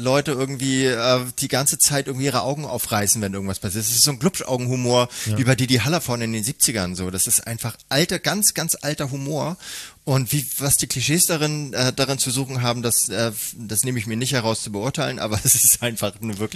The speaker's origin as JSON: {"language": "German", "town": "Munich", "region": "Bavaria", "country": "Germany", "said": "Ja, aber selbst als Münchner"}